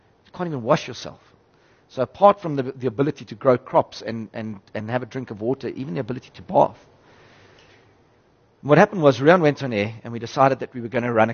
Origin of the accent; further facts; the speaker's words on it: South Africa; I'm saying as a South African, and disregarding the radio station and the good that we did and all